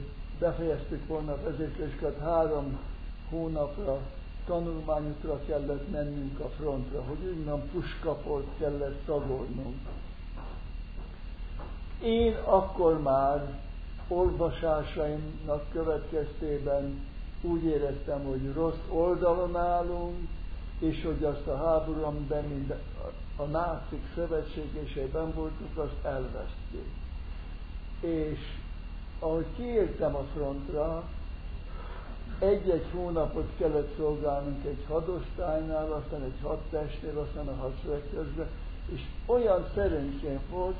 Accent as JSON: {"language": "Hungarian", "town": "Kaposvár", "region": "Somogy", "country": "Hungary", "tie": "born or raised there", "said": "És Kaposváron, Somogy vármegyében születtem, ott jártam iskolába."}